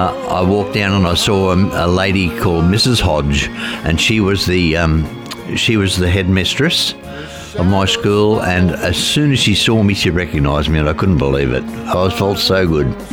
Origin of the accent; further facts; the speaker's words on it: Oakley, Australia; Well, I was born in Sydney to a couple of wonderful parents. I lived in around the Oakley area.